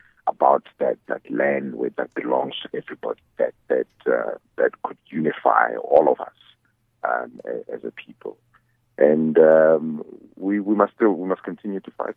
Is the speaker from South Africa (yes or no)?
yes; South Africa; as a South African